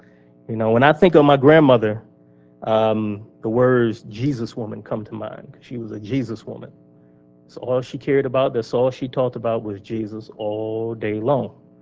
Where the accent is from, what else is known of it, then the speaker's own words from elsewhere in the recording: Detroit, Michigan, United States; I am from Southeast Michigan, Detroit area, born and raised.